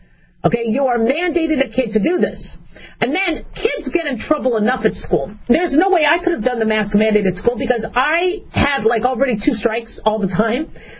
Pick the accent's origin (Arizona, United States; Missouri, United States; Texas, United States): Arizona, United States; also born or lived in Las Vegas, United States; growing up in Arizona and Vegas, you know, you get allergic to a lot of oleanders and mulberry trees and olive trees and whatever, and desert plants.